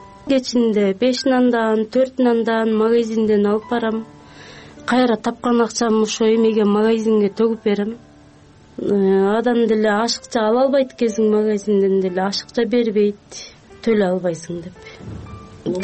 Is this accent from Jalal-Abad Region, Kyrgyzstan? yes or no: yes; Terek-Suu, Jalal-Abad Region, Kyrgyzstan; born there; now in Bishkek, Kyrgyzstan; Токтогул районунун Терек суу айылында туулгам. 35 жаштамын. 4 балам бар.